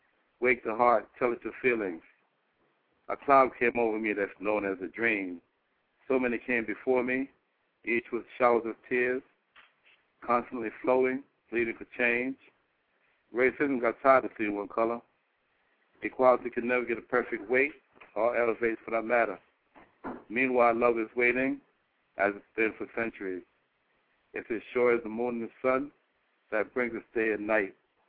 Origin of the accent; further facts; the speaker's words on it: New York City, New York, United States; We come from New York City. Been to all the boroughs.